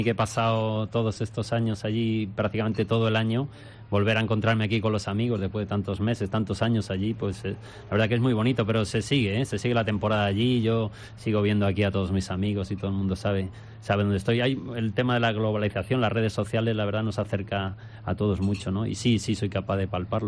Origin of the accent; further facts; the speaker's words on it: Galapagar, Community of Madrid, Spain; yo, como sabéis, soy de Galapagar